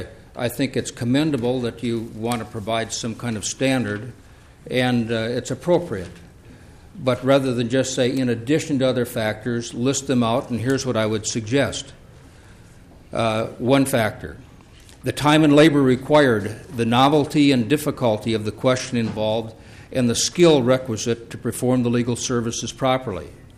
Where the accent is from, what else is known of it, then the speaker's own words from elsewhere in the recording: Detroit Lakes, Minnesota, United States; I'm an attorney from Detroit Lakes.